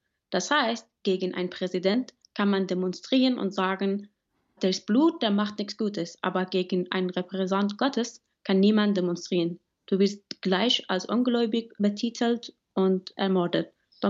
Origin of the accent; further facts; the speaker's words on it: Herat, Afghanistan; German is a second language; Sie haben schon jetzt angefangen, Steinigungen zu führen in Herat. In meiner Heimatstadt wurden gestern 2 Frauen gesteinigt.